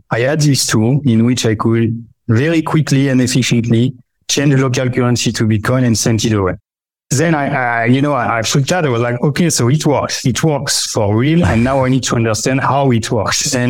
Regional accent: France; English is a second language; also born or lived in Hong Kong; when I was living in Hong Kong, I'm from France. I'm French. Maybe you noticed by the accent.

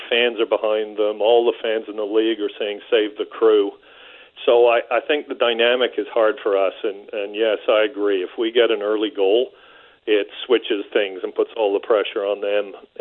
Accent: England, United Kingdom; I grew up in England.

